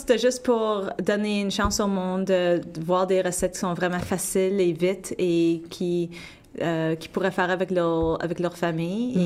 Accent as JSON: {"language": "French", "region": "Quebec", "country": "Canada", "said": "Moi, je viens de l'Outaouais. Mm-hmm. Ça fait que nous autres, moi, je suis née en 1974."}